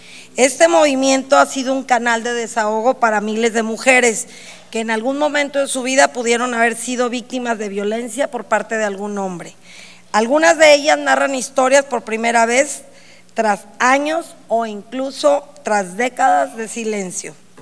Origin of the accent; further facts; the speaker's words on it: Nayarit, Mexico; como mexicana, como mujer mexicana, nayarita, diputada